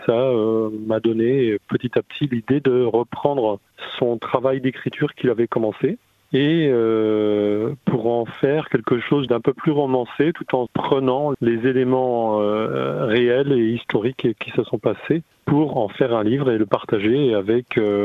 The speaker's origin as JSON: {"language": "French", "town": "La Ferté-Bernard", "region": "Pays de la Loire", "country": "France", "tie": "born there", "said": "donc, moi je suis né d'abord à La Ferté-Bernard"}